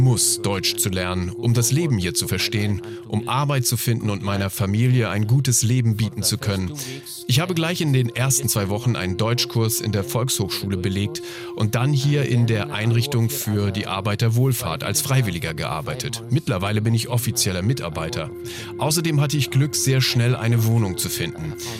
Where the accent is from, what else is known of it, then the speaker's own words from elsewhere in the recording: Syria; German is a second language; moved away as an adult; now in Germany; Ich komme aus Syrien und bin 39 Jahre alt. Ich bin im August 2014 nach Deutschland gekommen. Ich habe meine Heimat wegen des Krieges verlassen. Das war 2011.